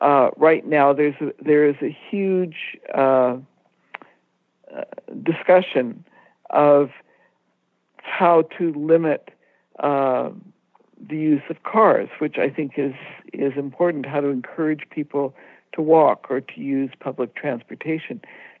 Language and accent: English; India; I grew up in India, and I went back to visit friends in the community where I had lived.